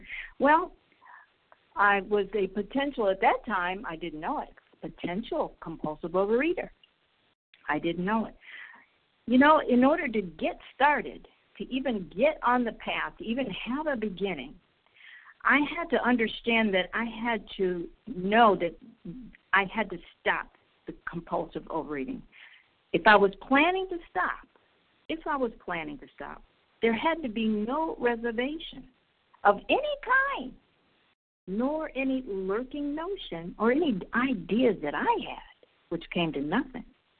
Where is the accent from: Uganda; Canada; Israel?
Israel; I'm from Israel.